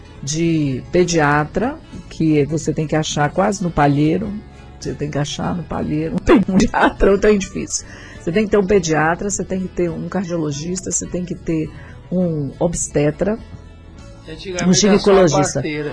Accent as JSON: {"language": "Portuguese", "town": "Resplendor", "region": "Minas Gerais", "country": "Brazil", "tie": "born there", "said": "Por exemplo, eu nasci em Resplendor. Eu nasci em Resplendor, porque o médico da mãezinha era doutor Manuel. Então, a minha naturalidade é Resplendor."}